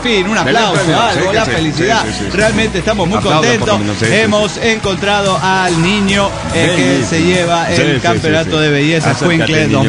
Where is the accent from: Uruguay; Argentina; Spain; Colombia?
Argentina; San Luis; de la Sierra de San Luis, Argentina.